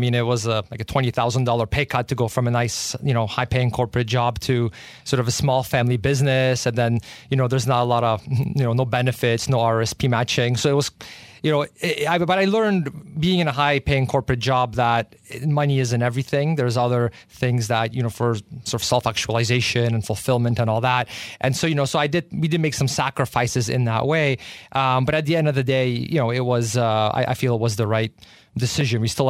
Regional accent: Canada; does this apply to me as a Canadian? We obviously have different tax system here.

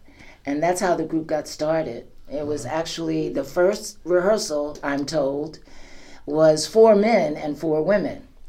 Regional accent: Richmond, Virginia, United States; also born or lived in Fort Lee; I was born in 1950 on the Fort Lee Army Base. My father was in Korea when I was born in 1950. And raised in Richmond, Virginia, basically by my grandparents.

